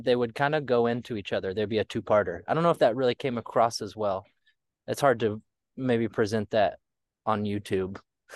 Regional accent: the South, United States; I've always, you know, we're from the South.

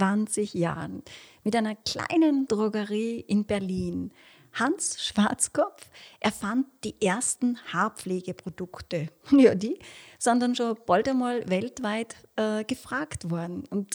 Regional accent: Styria, Austria; Ja, ich komme aus der Südsteiermark, wo ich 20 Jahre lang als Friseurin gearbeitet und die Meisterprüfung 2003 gemacht habe.

